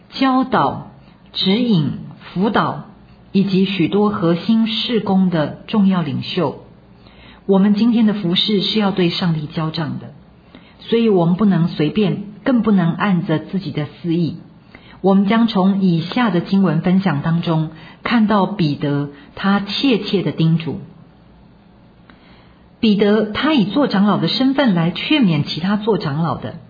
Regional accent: China; 这跟我们中国人大部分以农业起家有一些不一样

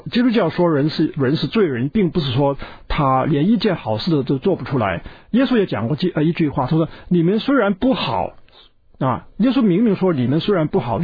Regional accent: China

